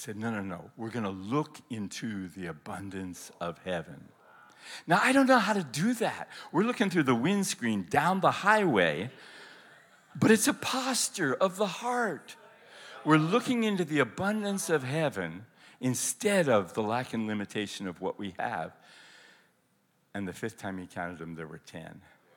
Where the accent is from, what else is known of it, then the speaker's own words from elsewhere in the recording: Colorado, United States; I'm from Colorado. We're all hunters, and so we've got all this wild game frozen.